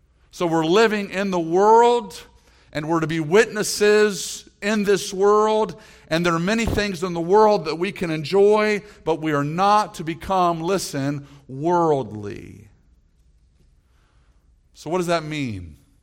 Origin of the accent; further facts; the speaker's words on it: Florida, United States; I love coastal inland waters. I love them. I grew up here in South Florida.